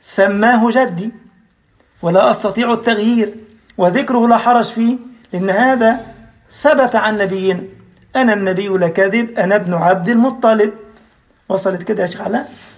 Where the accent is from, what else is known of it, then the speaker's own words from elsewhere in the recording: Upper Egypt, Egypt; أنا مش في السويد، أنا مصري ومصري صعيدي كمان يعني، مشكلة يعني، مش مصري عادي كمان يعني